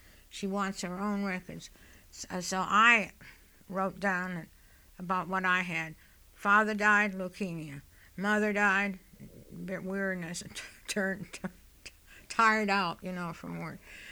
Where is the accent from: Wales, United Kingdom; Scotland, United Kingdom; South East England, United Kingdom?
Scotland, United Kingdom; now in United States; Scottish, definitely, would be my history, my background, but my present living, day of living now is American, method of living.